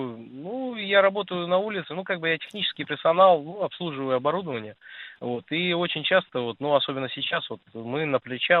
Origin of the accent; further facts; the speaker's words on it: Uzbekistan; now in Saint Petersburg, Russia; Я вообще южный человек, но вот петербургский климат, я родился, вырос в Узбекистане, да?